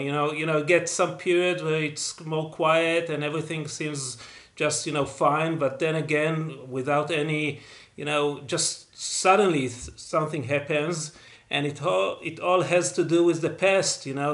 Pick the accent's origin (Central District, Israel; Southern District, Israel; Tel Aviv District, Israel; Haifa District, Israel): Haifa District, Israel; Haifa; English is a second language; also born or lived in Jerusalem; But I was born in Israel. I was born in Jerusalem. I grew up. I was raised in Haifa. And I never lived in the U.S., you know, except for, well, like 1 year, my sabbatical or 2 years.